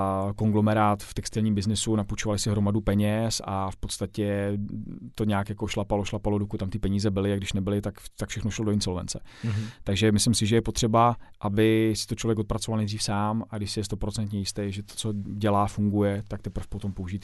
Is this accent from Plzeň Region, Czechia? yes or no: no; Pardubice, Pardubice Region, Czechia; Tím, že to stavím v Pardubicích, v mém rodném městě, kde funguju, podnikám, žiju, kde moje děti chodí do školy.